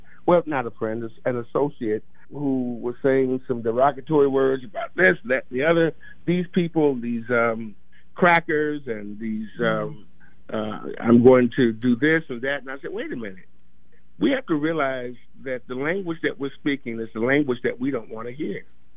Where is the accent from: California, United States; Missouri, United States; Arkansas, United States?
Missouri, United States; St. Louis; You know, I was raised in St. Louis, and in places like St. Louis and in the South and in places like New York and et cetera, people who understand what a roach is knows that roaches can be a problem.